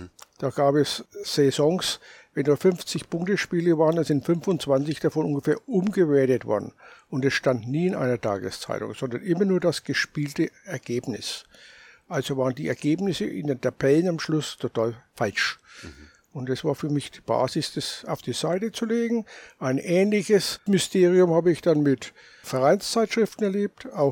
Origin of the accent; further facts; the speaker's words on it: Nuremberg, Bavaria, Germany; born there; Ich als gebürtiger Nürnberger